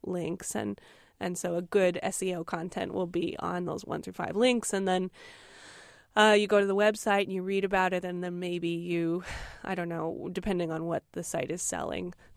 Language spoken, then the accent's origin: English; Tucson, Arizona, United States; also born or lived in Charlotte, North Carolina; Well, I was born and raised in Tucson. I lived in Charlotte, North Carolina for 7 years, actually, between 7 and 14. Came back to Tucson, went to Arizona State up in Tempe, then Austin.